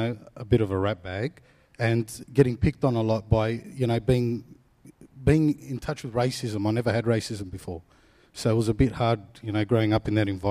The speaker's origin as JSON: {"language": "English", "region": "New South Wales", "country": "Australia", "tie": "born or raised there", "said": "It was as pretty normal as a Greek family can be, you know, slightly dysfunctional"}